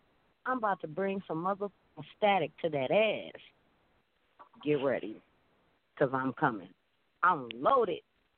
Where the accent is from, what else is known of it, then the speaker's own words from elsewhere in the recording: Kansas City, Missouri, United States; me being back in Kansas City in my hometown on my stomping ground for two motherfucking years